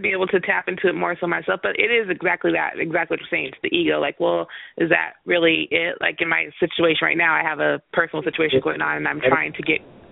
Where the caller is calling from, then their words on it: Arizona, United States; I'm calling from Arizona.